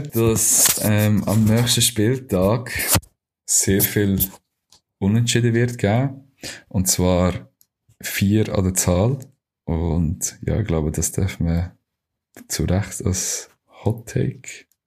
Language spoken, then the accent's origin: German; Switzerland; wir als Schweizer